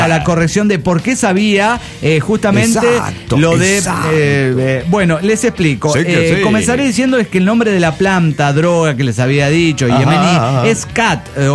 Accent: Guadalajara, Jalisco, Mexico; moved away as an adult; also born or lived in Veracruz; now in United States; Soy veracruzano nacimiento, criada en mi hermosa y querida ciudad de Guadalajara. O sea, soy veracruzana de nacimiento y tapatía de corazón. Tengo 7 años viviendo en el Gabacho, en Estados Unidos de Norteamérica.

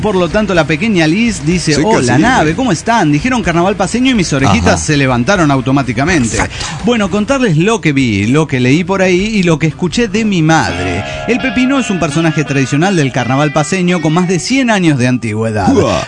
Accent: Bucaramanga, Santander, Colombia; de Bucaramanga, Colombia.

